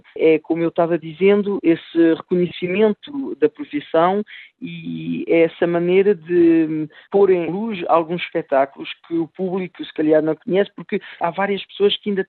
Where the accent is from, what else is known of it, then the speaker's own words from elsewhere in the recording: Portugal; now in France; Eu não me levanto todos os dias de manhã dizendo que sou português